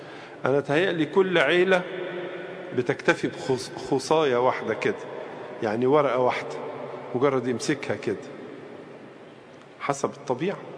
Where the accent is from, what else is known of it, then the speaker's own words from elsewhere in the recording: Egypt; عندنا في مصر مثلا الحضارة الفرعونية